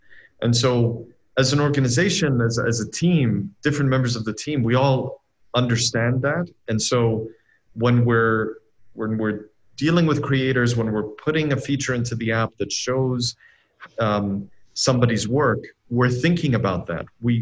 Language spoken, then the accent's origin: English; Saudi Arabia; Well, I mean, so I grew up in Saudi Arabia at the time, and in the 80s, it was a far, far away land